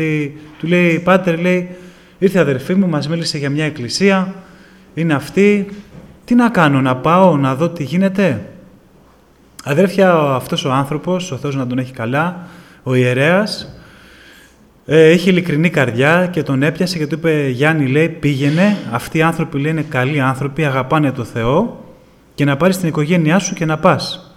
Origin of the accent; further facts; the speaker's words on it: Athens, Attica, Greece; also born or lived in Agrinio; Εγώ γεννήθηκα στο Αγρίνιο το 1978. Σε ηλικία 2 χρονών ήρθαμε στην Αθήνα οικογενειακώς.